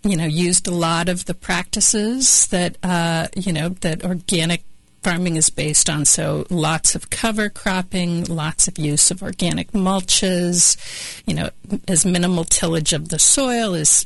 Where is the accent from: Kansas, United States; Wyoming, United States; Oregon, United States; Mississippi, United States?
Kansas, United States; El Dorado; Yeah, I grew up outside of El Dorado, Kansas, and my parents weren't farmers, but my neighbors were